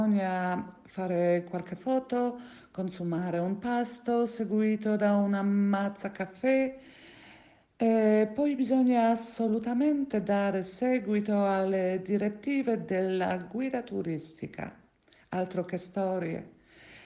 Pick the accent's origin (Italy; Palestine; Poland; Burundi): Poland; Italian is a second language; sono polacca